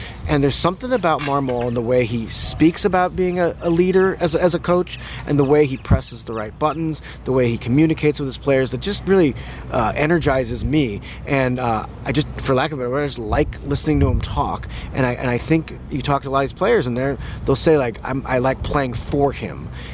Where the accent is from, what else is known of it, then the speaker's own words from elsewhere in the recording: St. Louis, Missouri, United States; And look, we're both from St. Louis.